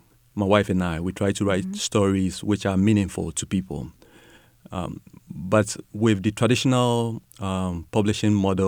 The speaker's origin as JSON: {"language": "English", "country": "Ghana", "moved": "yes", "lives_now": "United States", "said": "I'm originally from Ghana in West Africa"}